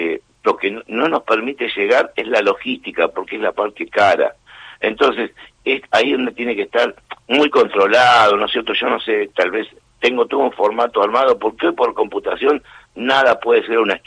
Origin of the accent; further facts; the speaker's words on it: Morón, Buenos Aires Province, Argentina; yo por ejemplo, soy de Morón